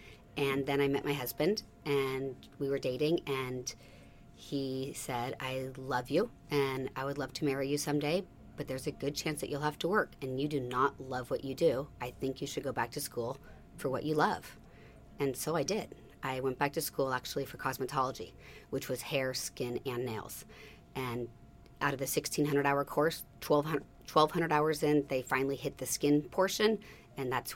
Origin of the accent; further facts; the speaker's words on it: Seattle, Washington, United States; moved away as an adult; also born or lived in San Francisco; now in Southern California, United States; I am not. I was born in San Francisco, and I lived there for the first 13 years, and then we moved to Seattle. I came here on vacation when I was 20, and I fell in love with it, and I never left.